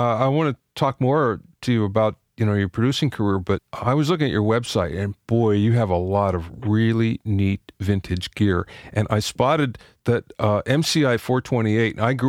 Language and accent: English; Pennsylvania, United States; also born or lived in Jersey Shore; Well, I'm from Pennsylvania, but I lived at the Jersey Shore for a while